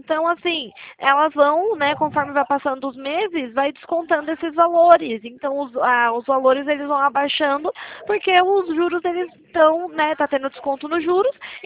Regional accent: Itatiba, São Paulo, Brazil; não, eu sou de Itatiba.

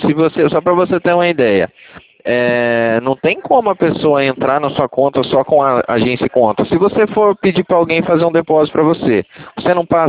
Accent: Cornélio Procópio, Paraná, Brazil; eu falo do Paraná, tá? Eu tô falando do Paraná. Eu sou de Cornélio Procópio.

